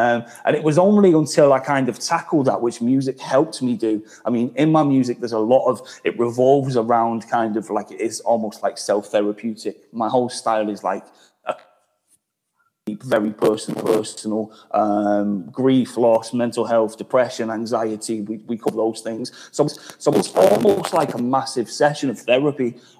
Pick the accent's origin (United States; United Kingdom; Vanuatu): United Kingdom; North West England; moved away as an adult; now in Merton, United Kingdom; I moved out of my hometown like 4 years ago. I live in Merton. I'm from just outside of Manchester originally.